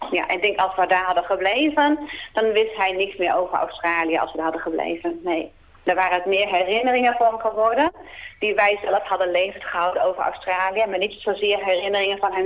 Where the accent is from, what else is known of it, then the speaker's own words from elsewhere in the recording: Netherlands; ik wil terug naar mijn vaderland, en ik ben dan de Nederlandse.